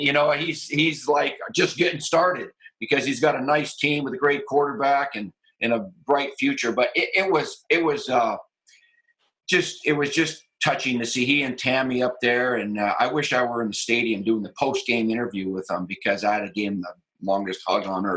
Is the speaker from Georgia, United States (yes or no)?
no; Iron Mountain, Michigan, United States; He blew his knee out at Pine Mountain, all right, in my hometown of Iron Mountain.